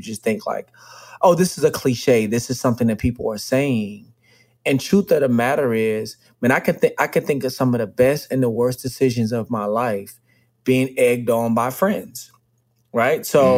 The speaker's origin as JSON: {"language": "English", "town": "Dallas", "region": "Texas", "country": "United States", "said": "I'm from Dallas, and a lot of the friends that I graduated with did not have a strong educational foundation"}